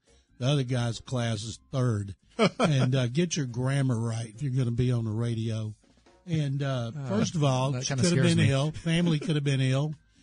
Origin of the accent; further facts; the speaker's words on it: Waco, Texas, United States; When I was growing up in Waco and the Cowboys were winning